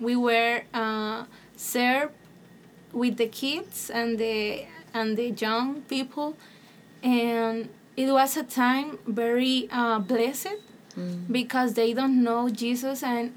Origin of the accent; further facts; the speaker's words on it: Nuevo Laredo, Tamaulipas, Mexico; I am from Mexico, Nuevo Laredo, Tamaulipas.